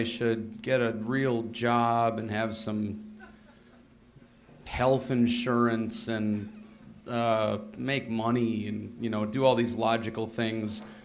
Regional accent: Milwaukee, Wisconsin, United States; I'm from Milwaukee. I don't know people with money, even by Milwaukee standards.

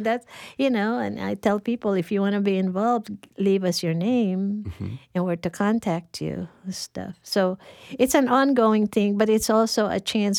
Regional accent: Philippines; now in United States; I'm from the Philippines, and it costs a lot of money to go home.

